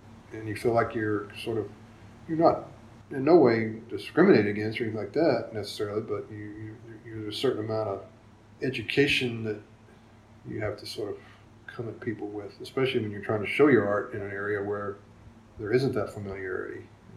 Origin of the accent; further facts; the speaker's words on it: Tahlequah, Oklahoma, United States; Growing up in Tahlequah, a lot of that stuff, you know, Trail of Tears and all the history that goes along with it.